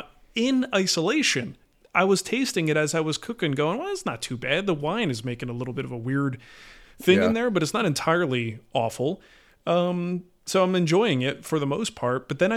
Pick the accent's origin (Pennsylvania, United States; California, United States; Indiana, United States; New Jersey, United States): New Jersey, United States; we grew up in New Jersey. What do we know about chili?